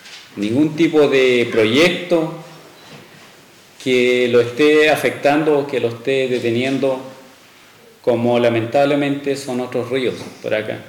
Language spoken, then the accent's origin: Spanish; Biobío, Chile; Venimos de la zona del Alto Biobío, de la zona Pehuenche, zona territorio mapuche Pehuenche.